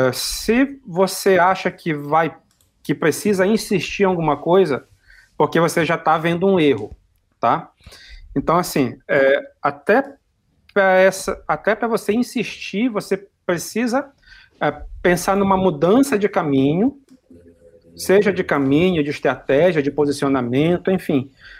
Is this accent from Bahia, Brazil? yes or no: no; Belém, Pará, Brazil; pra quem não sabe, eu sou de Belém.